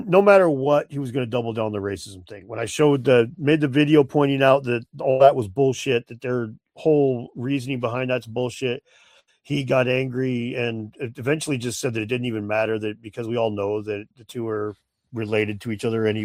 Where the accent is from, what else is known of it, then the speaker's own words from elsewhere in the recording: Spokane, Washington, United States; Who's from Spokane? I'm from Spokane.